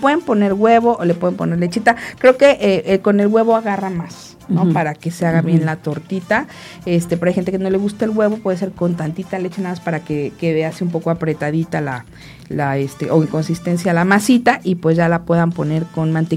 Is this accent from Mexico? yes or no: yes; Mexico; somos bien mexicanos, bien contentos de estar aquí y de celebrar nuestra independencia